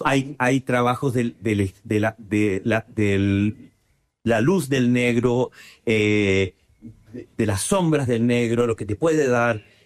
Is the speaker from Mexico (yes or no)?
no; Chile; Nosotros los chilenos no nos gusta el color.